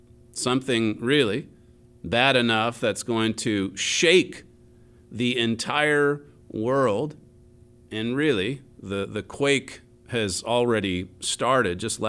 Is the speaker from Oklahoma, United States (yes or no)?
yes; Oklahoma, United States; he came right here to my home state, Oklahoma.